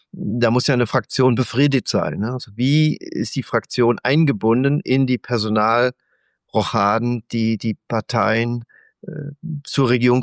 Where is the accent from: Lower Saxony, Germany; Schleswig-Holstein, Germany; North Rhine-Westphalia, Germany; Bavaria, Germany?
North Rhine-Westphalia, Germany; sie ist eben eine Westfälin, ne? Insofern Landsmännin von mir